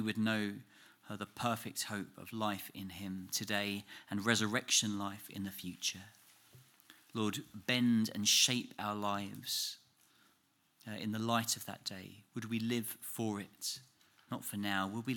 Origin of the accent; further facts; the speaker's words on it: England, United Kingdom; accent: English; And my accent became more strongly and distinctly English than it's ever been in England. I lived in a strange land, but that was not my home, and I felt it.